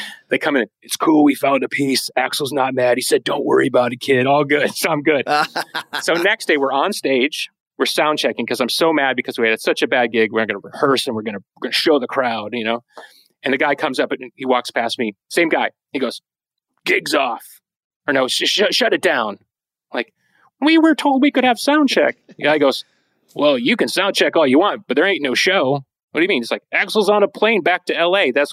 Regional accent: Chicago, Illinois, United States; You Chicago, my hometown.

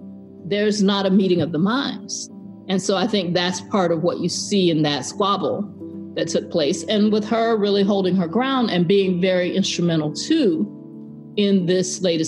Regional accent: Georgia, United States; Really, it was the 70s when I grew up in Georgia and had any kind of awareness of all of this.

